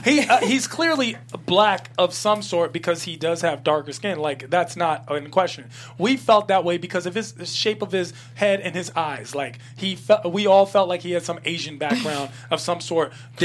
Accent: Nigeria; of course, I'm Nigerian.

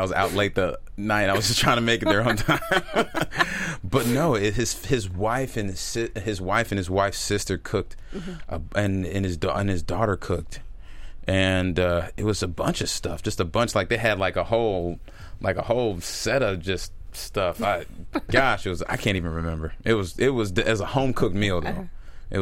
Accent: Louisville, Kentucky, United States; they loved the fact that I was from Louisville and that I would represent it well

